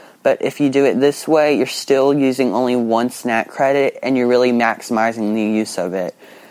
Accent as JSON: {"language": "English", "region": "Alabama", "country": "United States", "said": "I'm from Alabama"}